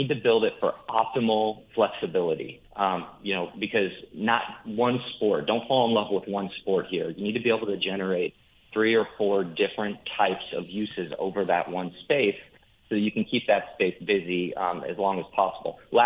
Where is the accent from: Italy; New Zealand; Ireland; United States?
United States; Iowa; I'm from Iowa originally, so I love the movie Field of Dreams.